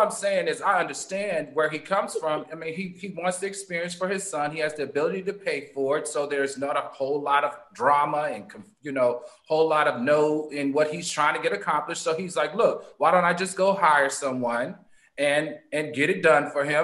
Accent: the South, United States; I remember, I'm from the South.

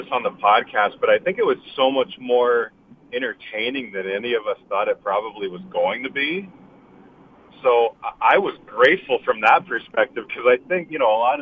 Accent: Pittsburgh, Pennsylvania, United States; and I'm from Pittsburgh originally, right?

